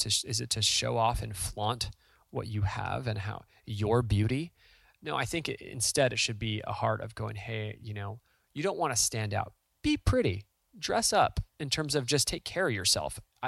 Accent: California, United States; And like we're from Southern California, you'd go to church and people would be wearing like crop tops at church with yoga pants.

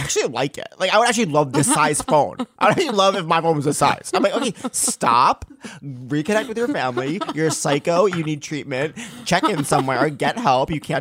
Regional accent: Puerto Rico; Because I was from Puerto Rico, had a hurricane.

